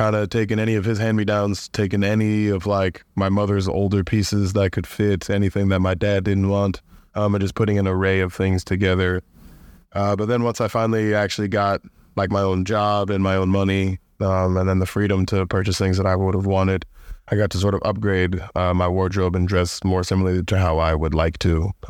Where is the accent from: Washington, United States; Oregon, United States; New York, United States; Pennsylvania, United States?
New York, United States; Yeah, I'd say just kind of growing up in New York is like a natural thing.